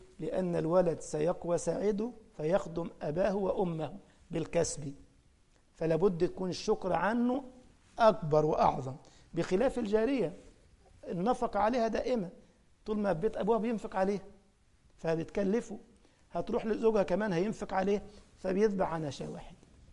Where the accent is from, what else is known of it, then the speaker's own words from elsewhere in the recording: Egypt; احنا عندنا في مصر كده كان بتبقى طبلية من خشب كده بأربع رجلين زي المائدة يعني